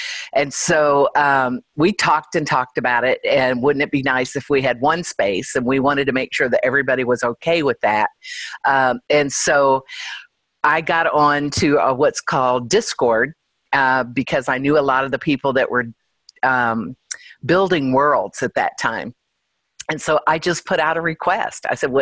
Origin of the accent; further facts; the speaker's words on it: Louisville, Kentucky, United States; So then COVID hit, and the AA meetings that we had here in town — I'm from Louisville, Kentucky — stopped being able to have meetings together.